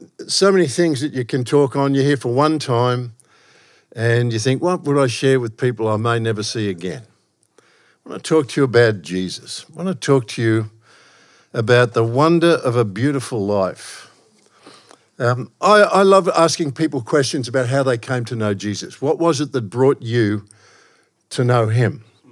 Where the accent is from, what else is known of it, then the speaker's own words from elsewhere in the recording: Melbourne, Victoria, Australia; I'm from Melbourne, Australia, the most locked down capital in the world for 2021.